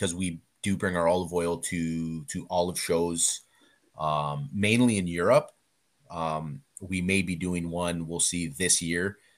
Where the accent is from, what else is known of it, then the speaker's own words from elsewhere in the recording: Windsor, Ontario, Canada; We're Canadian, Greek Canadian, however you want to say it. We were both born and raised in Windsor, Ontario, but he made that decision to move back